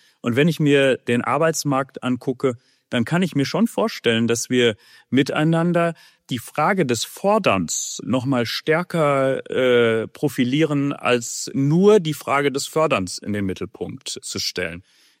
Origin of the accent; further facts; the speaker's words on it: Hamm, North Rhine-Westphalia, Germany; ich bin mit Haut und Haaren Oberbürgermeister meiner Heimatstadt Hamm.